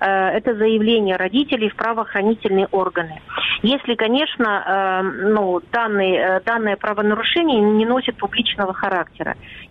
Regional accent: Crimea, Ukraine; как непосредственно крымская татарка, которая живет сегодня в Крыму

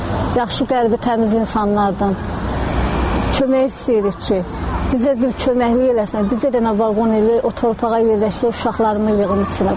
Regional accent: Khojaly District, Azerbaijan; also born or lived in Barda; Doğulmuşam Bərdə rayonunda, ondan sonra getmişik Xocalı rayonuna.

